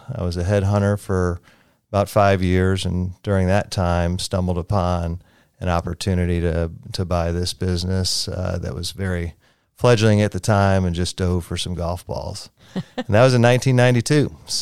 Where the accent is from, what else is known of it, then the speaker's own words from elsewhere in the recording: Valparaiso, Indiana, United States; also born or lived in Chicago; now in Sugar Land, United States; So I was born in Chicago and grew up in Valparaiso, Indiana, about an hour outside of the city, and went through high school there